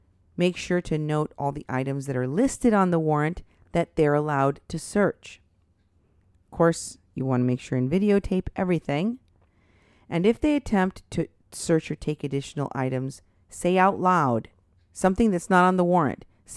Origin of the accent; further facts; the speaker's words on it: Houston, Texas, United States; I'm appalled that this is going on in my home state.